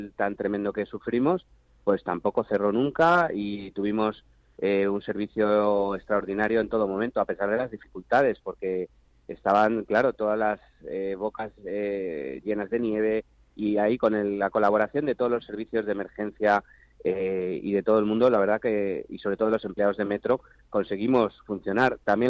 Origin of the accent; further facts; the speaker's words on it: Community of Madrid, Spain; no ya como consejero, sino lo estoy como madrileño.